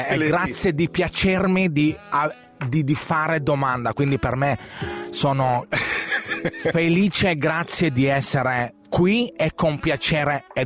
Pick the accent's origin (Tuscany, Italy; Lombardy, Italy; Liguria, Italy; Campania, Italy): Tuscany, Italy; Ponteginori; quello è il capolinea, però nasce tutto dal mio paese. Il Salgerma si estrae a Ponte Ginori attraverso le tubature